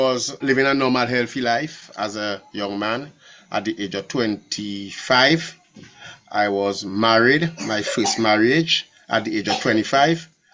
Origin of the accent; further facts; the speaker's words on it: Dominica; as you stated. I'm from Dominica. I was born of parents with 8 of us.